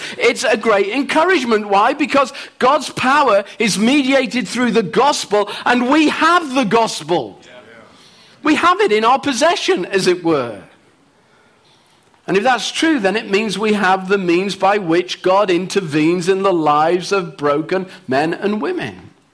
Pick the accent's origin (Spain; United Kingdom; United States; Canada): United Kingdom; England; Because I'm from England and we don't get much sun